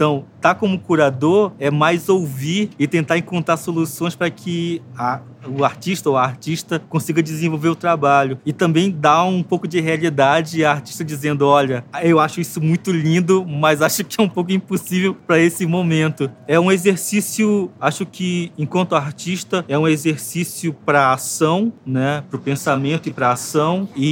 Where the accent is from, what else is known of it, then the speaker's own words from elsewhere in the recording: Amazonas, Brazil; born there; uma das maiores coleções do Rio Negro, da região onde eu nasci